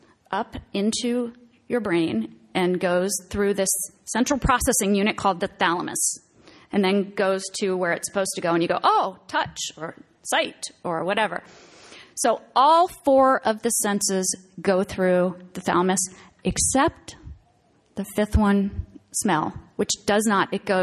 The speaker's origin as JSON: {"language": "English", "town": "Baltimore", "region": "Maryland", "country": "United States", "tie": "born or raised there", "said": "And what you should know about me is that I was born and raised in Baltimore."}